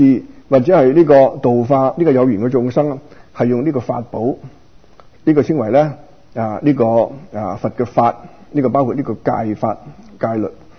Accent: China; 這個我哋中國人咧有句説話非常之好嘅

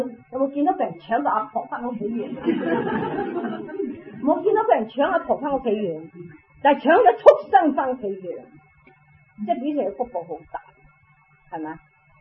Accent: China; 所以咧，我哋中國人又好，印度人又好，一唔落雨咧，就祈求天龍降雨啦

